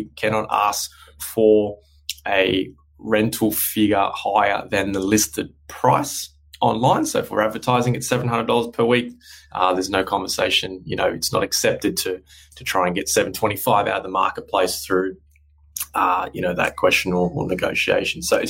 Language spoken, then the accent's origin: English; New South Wales, Australia; I came from New South Wales, and when I came to Queensland